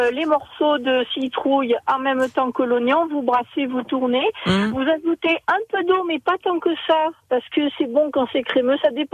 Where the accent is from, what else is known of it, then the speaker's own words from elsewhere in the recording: Nouvelle-Aquitaine, France; Alors que je suis de Dordogne et que je pratique habituellement la recette de citrouille multilégumes